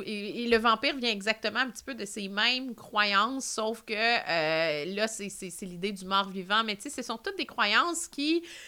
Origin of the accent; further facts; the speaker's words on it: Yamachiche, Quebec, Canada; parce que, bon, je suis de Yamachiche, donc c'était un des contes qui était situé à Trois-Rivières